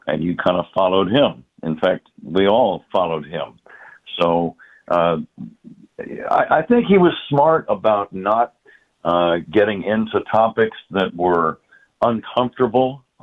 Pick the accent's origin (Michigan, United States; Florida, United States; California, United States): California, United States; San Jose; When you look at all of the concentrated, fantastic talent, just in my hometown of San Jose, I was a Giants fan.